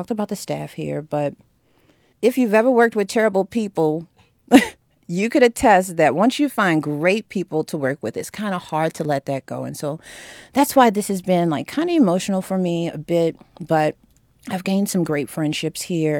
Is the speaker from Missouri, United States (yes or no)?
no; New Orleans, Louisiana, United States; now in Birmingham, United States; I'm coming from New Orleans, my hometown.